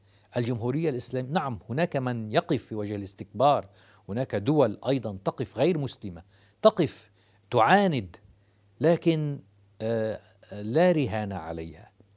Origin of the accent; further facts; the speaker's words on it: Lebanon; حتى عندنا في لبنان عرضت الكهرباء وعرضت